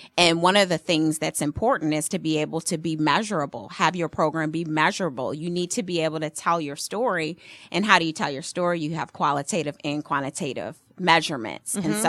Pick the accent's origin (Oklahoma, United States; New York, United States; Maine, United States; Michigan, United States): Michigan, United States; Detroit; working with them to establish some much needed philanthropic efforts in Detroit, Michigan, which is my hometown.